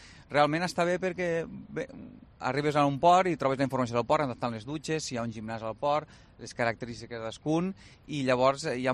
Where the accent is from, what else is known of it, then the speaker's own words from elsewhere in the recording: L'Ampolla, Catalonia, Spain; Jo vinc des de l'Ampolla, és un petit municipi del Delta.